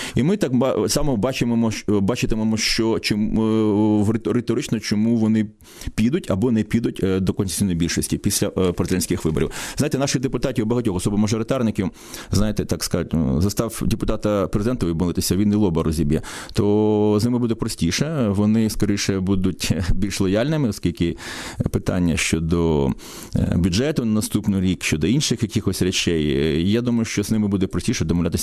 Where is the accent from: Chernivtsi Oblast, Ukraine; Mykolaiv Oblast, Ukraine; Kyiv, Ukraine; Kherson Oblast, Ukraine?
Mykolaiv Oblast, Ukraine; Mykolaiv; я мешканець, я народився, виріс в місті Миколаєві, і мене радує моє місто